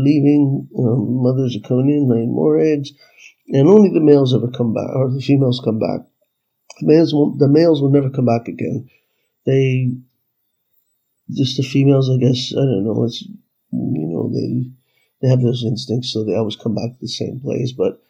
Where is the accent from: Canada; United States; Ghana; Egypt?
Canada; of course, we're Canadian, so they had no idea who they were messing with.